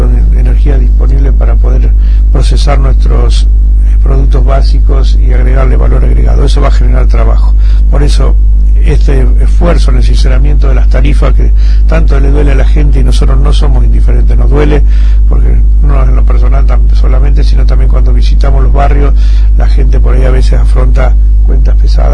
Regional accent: Buenos Aires Province, Argentina; donde nosotros como argentinos y bonaerenses merecemos que esté.

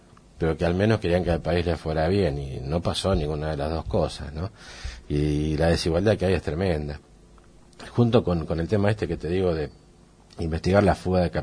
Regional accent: Buenos Aires, Argentina; Vos como bonaerense debés hoy 38.400 pesos. Cada bonaerense debemos eso.

